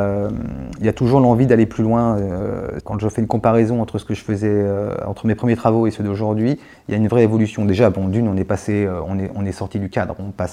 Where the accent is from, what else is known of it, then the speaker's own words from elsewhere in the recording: Sarcelles, Île-de-France, France; born there; Je suis né à Sarcelles, dans une ville où il y a 150 ethnies différentes. J'ai une identité arménienne qui m'a été donnée, qui m'a été transmise